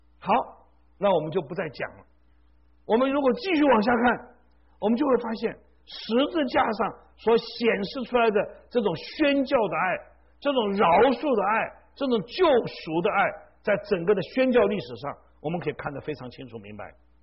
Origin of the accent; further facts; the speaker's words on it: China; 哇，我们中国人怎么说？杀父之仇啊，怎么样？不共戴天呐！